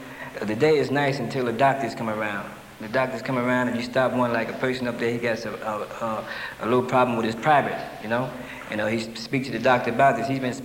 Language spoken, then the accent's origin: English; New York City, New York, United States; I'm from New York City